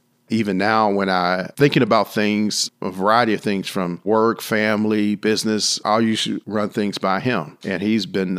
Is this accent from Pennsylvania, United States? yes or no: yes; Pittsburgh, Pennsylvania, United States; I was born here in Pittsburgh in January 19th, 1959. Initially, was on the hill. In sixth grade, we moved over into Chartiers area.